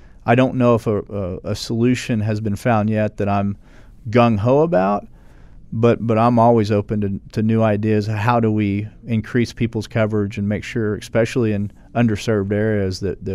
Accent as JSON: {"language": "English", "town": "Catoosa", "region": "Oklahoma", "country": "United States", "tie": "born or raised there", "said": "I'm from Catoos, Oklahoma. Yeah. And I like to say that's rural Oklahoma."}